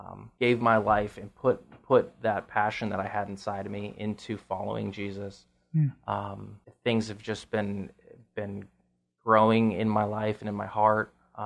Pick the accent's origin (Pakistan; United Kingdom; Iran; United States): United States; Florida; now in California, United States; Yeah, I'm from Florida originally. I'd actually just moved out here 3 months ago.